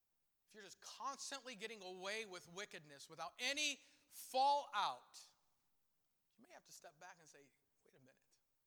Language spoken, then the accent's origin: English; Michigan, United States; Growing up in Michigan, they would say, kids who didn't clean their mouthpieces for football, they would get a canker sore.